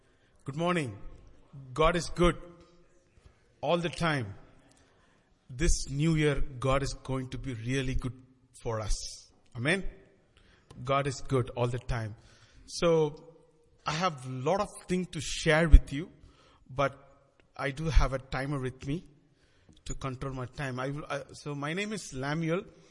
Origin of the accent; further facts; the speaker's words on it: India; English is a second language; moved away as an adult; now in Canada; And by the way, I'm an Indian and I'm new to Canada.